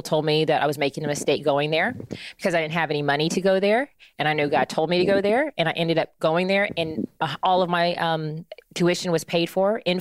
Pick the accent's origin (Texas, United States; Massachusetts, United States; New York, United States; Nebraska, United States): Texas, United States; Dallas; now in Atlanta, United States; I'm born and raised Texan. I'm from Dallas.